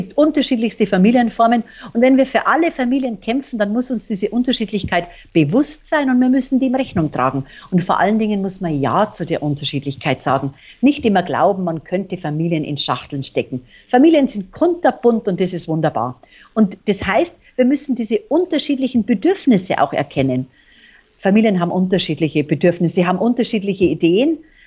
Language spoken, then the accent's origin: German; Bavaria, Germany; accent: Bavarian; Oh, ich komme ja aus Bayern, hört man an meiner Stimme und an meiner Sprache.